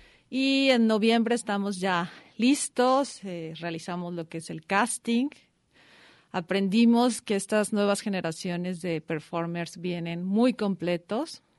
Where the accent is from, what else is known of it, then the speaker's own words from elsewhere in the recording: Nayarit, Mexico; en la zona de costa, yo soy de Nayarit